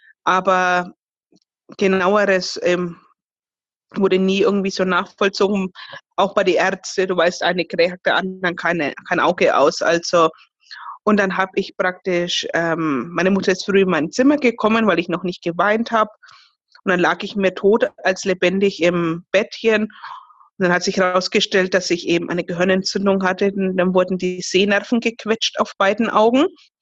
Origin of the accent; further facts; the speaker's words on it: Fürth, Bavaria, Germany; Ich komme aus Fürth. Das ist in Bayern, gleich neben Nürnberg.